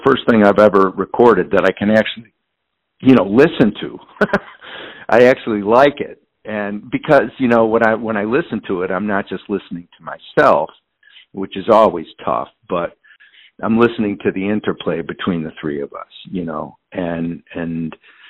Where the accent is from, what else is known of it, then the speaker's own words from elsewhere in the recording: Niagara Falls, New York, United States; born there; Well, I was born in Niagara Falls, New York. My dad was a pipe fitter, steam fitter, union worker. My mom was a stay-at-home mom.